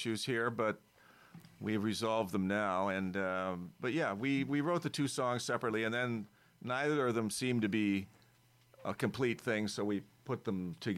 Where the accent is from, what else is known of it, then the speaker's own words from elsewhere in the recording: Toronto, Ontario, Canada; born there; I was born in Toronto.